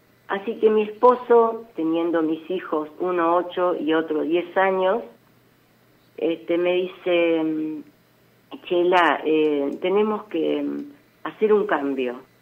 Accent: Argentina; yo en realidad soy nativa de esta colonia, porque mi padre también fue un productor de acá, de esta zona, tiene un campo acá cerca de donde nosotros estamos. Yo me fui, a los 12 años, me fui a Colonia Barón a hacer mi secundaria.

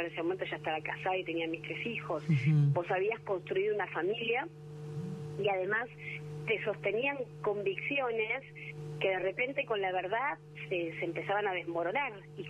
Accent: Buenos Aires, Argentina; yo mismo crecí en Campo de Mayo cuando era, digamos, cuando funcionaba el centro clandestino, uh-huh. digamos, mi infancia en dictadura fue en ese lugar.

